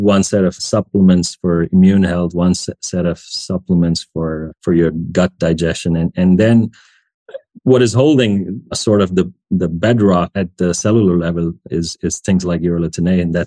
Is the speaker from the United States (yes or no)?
no; India; That's part of, I guess, my growing up in India kind of culture